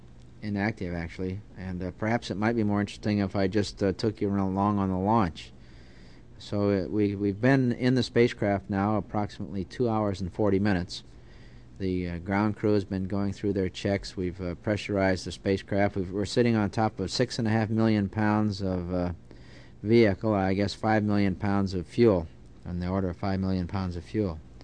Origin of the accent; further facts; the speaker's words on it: Tucson, Arizona, United States; also born or lived in Indiana; now in Houston, United States; Well, I was born in Indiana, but I really I grew up in Tucson, Arizona, and I call Tucson home.